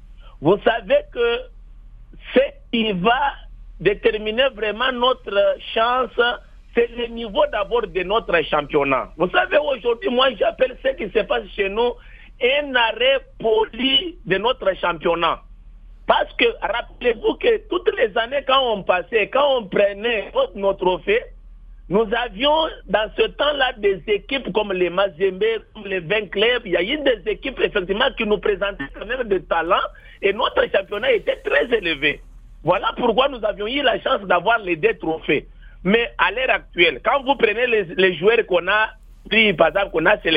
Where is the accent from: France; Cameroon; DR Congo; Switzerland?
DR Congo; En tant que Congolais